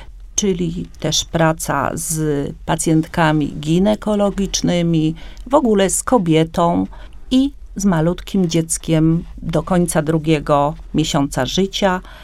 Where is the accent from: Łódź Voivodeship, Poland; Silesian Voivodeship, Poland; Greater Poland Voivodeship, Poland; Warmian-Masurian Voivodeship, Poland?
Silesian Voivodeship, Poland; Kłomnice; ja jestem z Kłomnic, jestem położną, pracuję w zawodzie 38 lat.